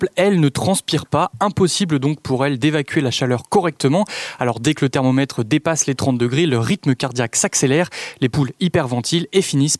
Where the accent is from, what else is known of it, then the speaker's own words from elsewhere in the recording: Pays de la Loire, France; Moi j'ai grandi dans la Sarthe à 20 km de Loué.